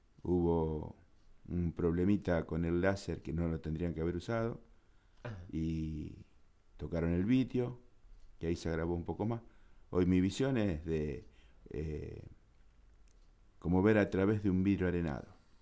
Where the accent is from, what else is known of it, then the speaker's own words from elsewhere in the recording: Coronel Moldes, Córdoba, Argentina; born there; also born or lived in Casilda; Yo soy nacido en Coronel Moltes, provincia de Córdoba. Me trataron en Río Cuarto. Después, a posterior, vinimos a Casilda.